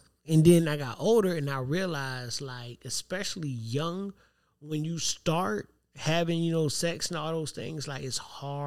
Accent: Savannah, Georgia, United States; But that was the how deep into Savannah I was.

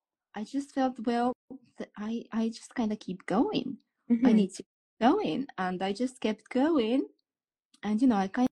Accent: Estonia; I'm originally from Estonia.

